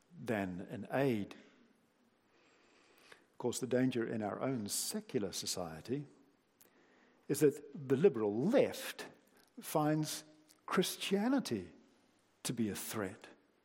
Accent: New Zealand; I grew up myself in New Zealand where certain philosophies were forbidden.

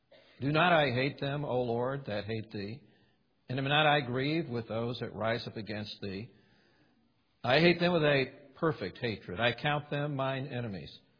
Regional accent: Indiana, United States; I have fond memories of a child growing up in Indiana.

